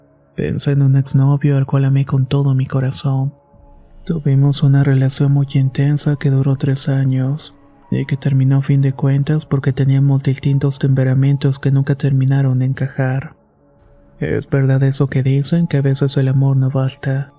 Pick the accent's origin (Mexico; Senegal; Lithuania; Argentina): Mexico; Oaxaca de Juárez, Oaxaca; Soy originaria de Oaxaca de Juárez, y como sabrán en mi estado hay muchas creencias respecto a la brujería, el chamanismo y el curanderismo.